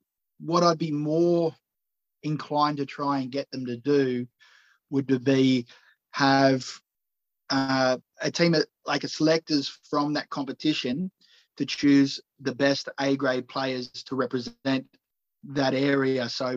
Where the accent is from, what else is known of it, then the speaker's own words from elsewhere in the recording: Australia; having dog in the fight because I'm Australian.